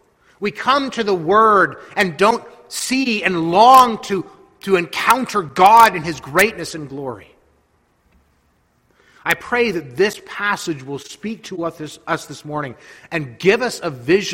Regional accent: Barrie, Ontario, Canada; I grew up in Barrie.

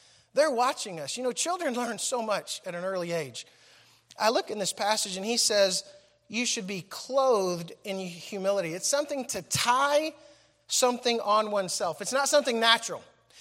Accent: Uganda; moved away; if you were coming like I am from Uganda

